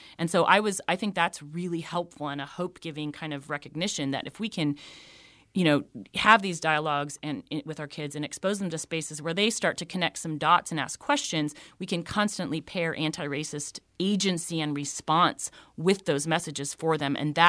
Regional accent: Colorado, United States; I'm from Colorado. I love being from Colorado.

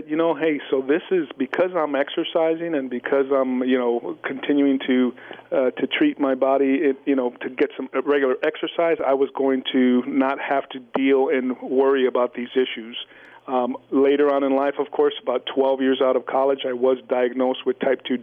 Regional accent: Edinburg, Texas, United States; Yeah, so I grew up in Edinburgh, Texas, which is right along the border of Mexico. We're literally 20 minutes from Mexico and about an hour from the Gulf of Mexico, Mark.

